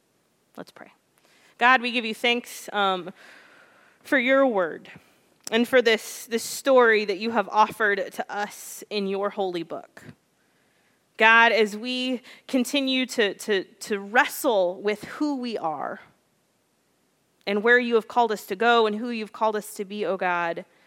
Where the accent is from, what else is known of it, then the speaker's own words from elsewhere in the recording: Lexington, Kentucky, United States; I'm an American, I'm a Lexingtonian by heart, right?